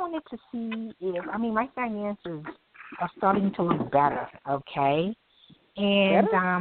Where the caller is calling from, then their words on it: New York City, New York, United States; I am calling from New York City.